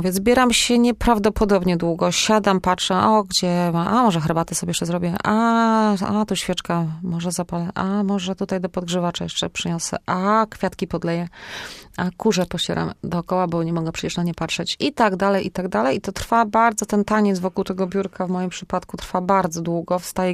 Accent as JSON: {"language": "Polish", "town": "Siedlce", "region": "Masovian Voivodeship", "country": "Poland", "lives_now": "Poznań, Poland", "said": "ja pochodzę z Siedlec, przyjechałam do Poznania i to jest tak mniej więcej 4,5 do 5 godzin pociągiem."}